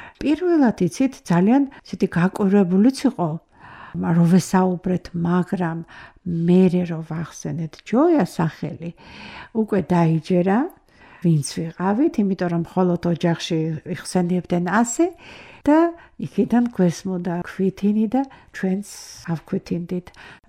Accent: Tbilisi, Georgia; დავიბადე და გავიზარდე თბილისში და ბუნებრივია, რომ ძალიან მიყვარს ეს ქალაქი.

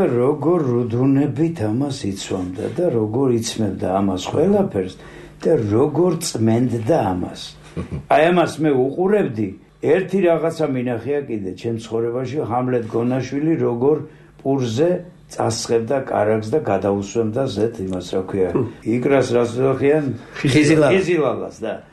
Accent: Batumi, Adjara, Georgia; moved away; მე ბათუმელი კაცი ვარ, იქიდან წამოვედი და აჭარულის მეტი რა მინახია.

